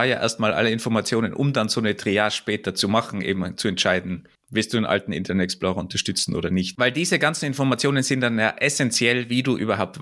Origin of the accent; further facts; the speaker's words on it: Austria; also bei uns in Österreich zumindest sogar rechtlich vorgeschrieben ist, dass du eine Rampe hast.